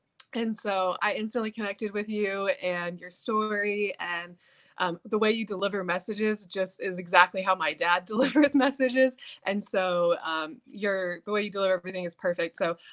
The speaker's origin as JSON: {"language": "English", "town": "Kansas City", "region": "Missouri", "country": "United States", "said": "I'm from Kansas City, and so I painted a custom Chiefs jacket."}